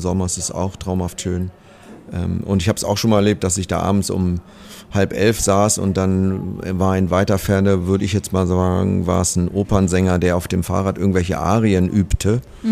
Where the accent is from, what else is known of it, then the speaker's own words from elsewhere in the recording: Hameln, Lower Saxony, Germany; now in Bremen, Germany; ich komme ja nicht aus Bremen, aber ich bin in dem kleinen Ort Hameln aufgewachsen und da in einer sehr großen Kirchengemeinde